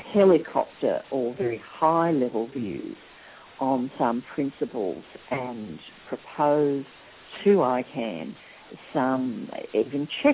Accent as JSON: {"language": "English", "country": "Australia", "said": "because I'm Australian"}